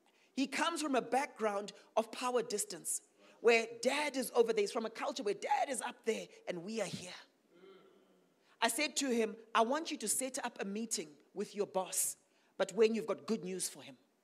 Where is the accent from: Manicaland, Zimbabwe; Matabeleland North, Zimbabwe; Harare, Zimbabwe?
Manicaland, Zimbabwe; I come from Zimbabwe. How many Zimbabweans here? Now, my people group, my tribe, we called Manyika people. Any Manyikas here? We called Manyika people, and we come from the eastern highlands of Zimbabwe